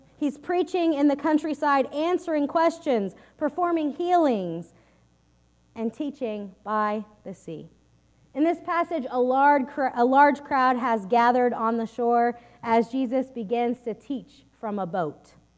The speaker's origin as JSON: {"language": "English", "region": "Texas", "country": "United States", "said": "As you know, I am a Texan, and I am proud to say that the state flower of Texas is the bluebonnet"}